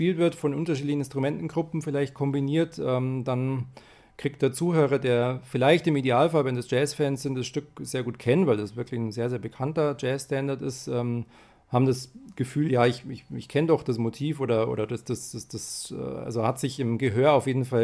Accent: Munich, Bavaria, Germany; Also ich bin in München aufgewachsen

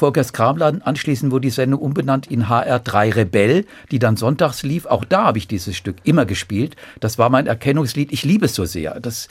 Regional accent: Offenbach, Hesse, Germany; born there; Also in St. Marien, in Offenbach, meiner Geburtsstadt, war ich Ministrant, ja, brav katholisch erzogen.

